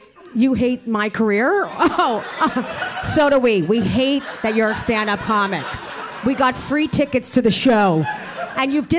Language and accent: English; New Jersey, United States; I'm from Jersey, too.